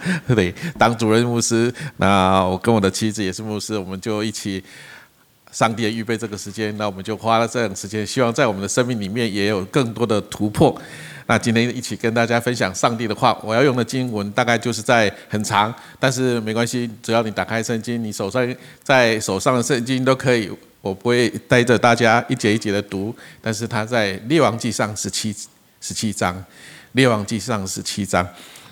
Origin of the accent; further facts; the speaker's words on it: Kaohsiung, Taiwan; 我是台湾的高雄的人